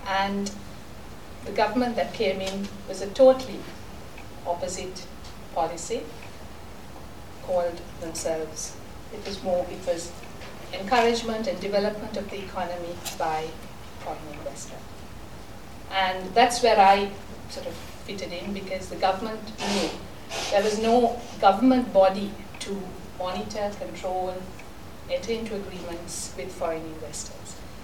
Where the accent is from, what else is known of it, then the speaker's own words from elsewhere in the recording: Sri Lanka; I'm from Sri Lanka. And I've been with Nestle from 1990, with Nestle in Sri Lanka.